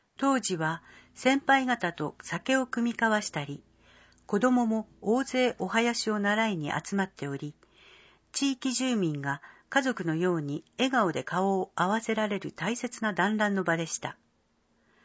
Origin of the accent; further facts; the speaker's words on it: Fujimi, Saitama, Japan; 私も富士見市で育ちましたが、その頃から変わらない地域の温かさを今の子どもたちも受けることができています。